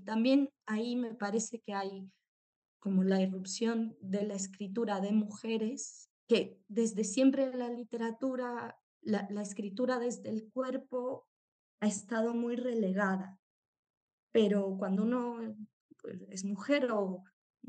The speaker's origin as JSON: {"language": "Spanish", "country": "Ecuador", "said": "pero como ecuatorianos, me parece que es la lucha como más grande"}